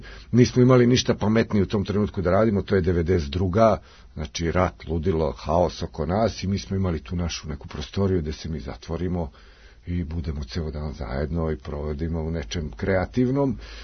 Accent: Karlovac, Karlovac County, Croatia; sa Vladom sam odrastao zajedno u Karlovcu

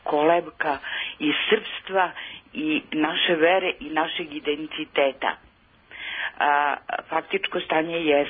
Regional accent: Pristina, Kosovo; Ja sam iz Prištine i jako me boli

